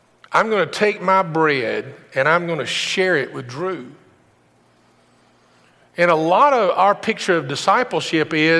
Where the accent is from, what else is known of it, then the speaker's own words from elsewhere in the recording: Campbellsville, Kentucky, United States; also born or lived in Greensburg; Julie and I grew up in Campbellsville and Greensburg.